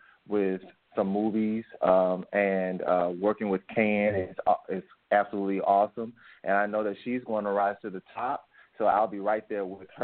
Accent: Jonestown, Mississippi, United States; Yes, I'm from Mississippi. Mississippi Delta, Jonestown, Mississippi, which is near Clarksdale, Mississippi.

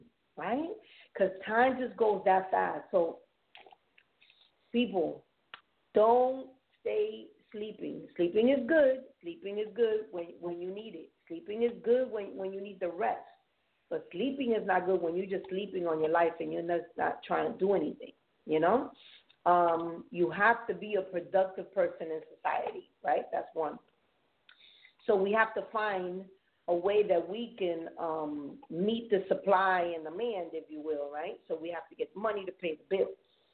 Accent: New York City, New York, United States; So I grew up in the Bronx in the concrete jungle.

